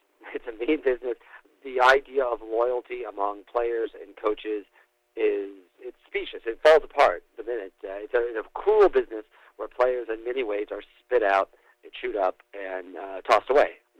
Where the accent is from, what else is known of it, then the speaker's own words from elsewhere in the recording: Mattoon, Illinois, United States; I'm from Mattoon, Illinois, where there are 15,000 people.